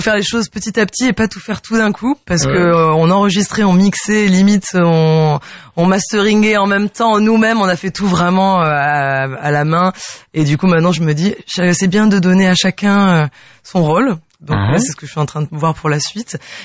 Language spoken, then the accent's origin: French; Hyères, Provence-Alpes-Côte d'Azur, France; Non, je suis de Hyères-les-Palmiers, mais j'ai étudié à Nice aux Beaux-Arts.